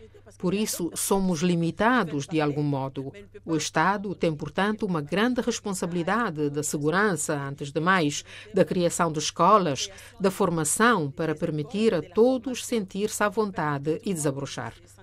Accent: Kananga, Kasaï-Central, DR Congo; Eu sou do Kananga. Há guerra no Kananga, há guerra em Beni.

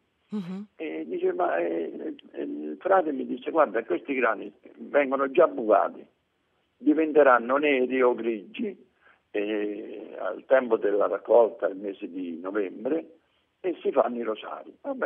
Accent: Tremonti, Abruzzo, Italy; negli anni 50, nel mio paese, dove io sono nato, sempre vicino a Tagliacozzo, Tremonti

